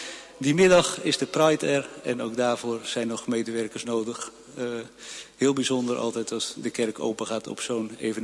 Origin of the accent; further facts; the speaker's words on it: Amersfoort, Utrecht, Netherlands; Ik kom zelf uit Amersfoort.